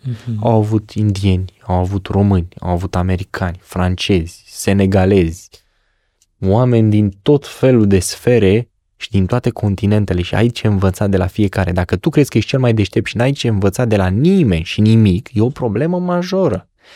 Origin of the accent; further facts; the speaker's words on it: Romania; eu sunt român, nu ești român când te bați cu pumnul în piept și ești așa puternic, mai degrabă ești român prin valori